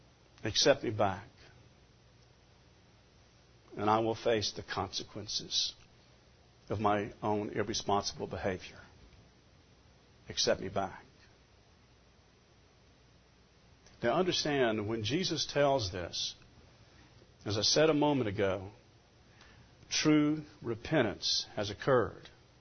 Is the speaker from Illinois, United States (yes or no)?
no; Mississippi, United States; Perhaps because I grew up in South Mississippi